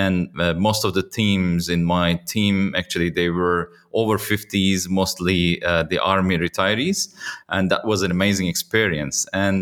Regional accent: Turkey; I myself, I'm Turkish. And then after having all the education in Turkey, then I worked in Turkey for a short period.

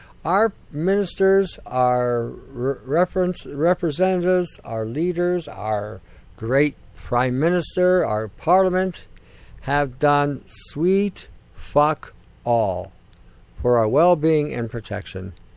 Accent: United States; now in Canada; I was at the time growing up in the United States and then later on I came to Canada.

